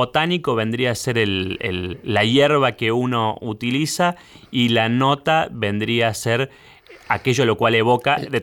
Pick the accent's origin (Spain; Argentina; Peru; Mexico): Argentina